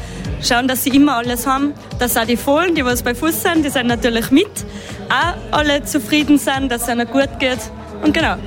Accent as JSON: {"language": "German", "town": "Angerberg", "region": "Tyrol", "country": "Austria", "said": "Genau, überhaupt bei uns in Tirol sind die Haflinger gern gesehen im Brauchtum."}